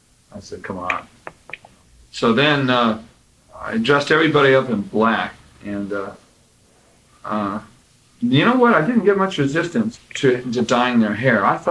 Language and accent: English; San Jose, California, United States; they sent us up to San Jose, my hometown, to play.